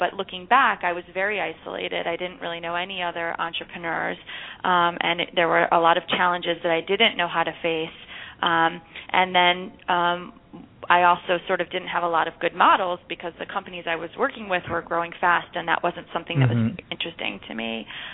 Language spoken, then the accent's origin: English; Illinois, United States; also born or lived in Israel; Sure. I grew up outside of Chicago. So I'm a Midwesterner, and I also went to college in the University of Wisconsin in Madison. So I was in the Midwest for a good part of the first half of my life.